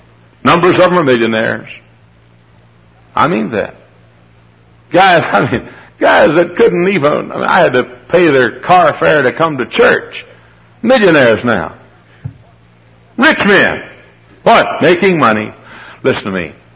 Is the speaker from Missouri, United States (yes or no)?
no; Dallas, Texas, United States; And I was preaching in my hometown area. I grew up in Dallas.